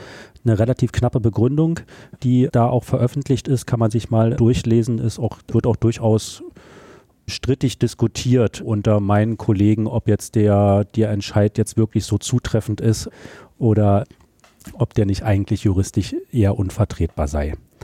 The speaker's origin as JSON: {"language": "German", "country": "Germany", "said": "Im Vergleich zu, jetzt mal im Vergleich zu dem, zu Deutschland, wo ich herkomme."}